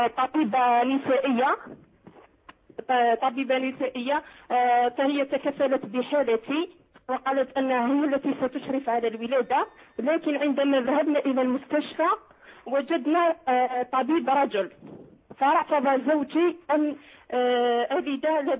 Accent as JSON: {"language": "Arabic", "country": "Algeria", "lives_now": "Canada", "said": "أنا أتصل بك من كندا، وأنا من الجزائر مقيمة بكندا لمدة سنة."}